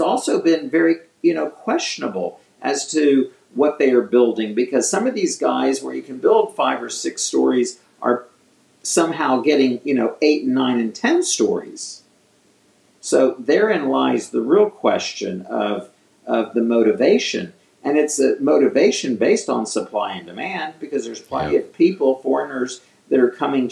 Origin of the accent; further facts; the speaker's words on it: Texas, United States; now in Mexico; I'm from Texas. Let me assure you, there are many times I felt very threatened just going to the 7-Eleven or going to the the grocery store.